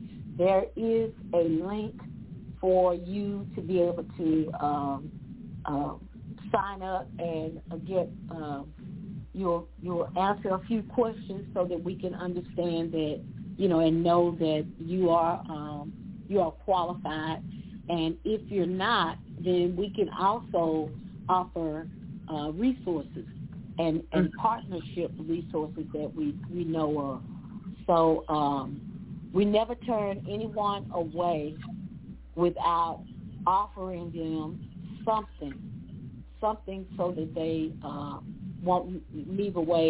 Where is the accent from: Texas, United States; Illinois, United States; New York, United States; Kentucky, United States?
Texas, United States; Dallas; I was born and raised in South Dallas, sunny South Dallas, right over there on Marbury near Lincoln High School.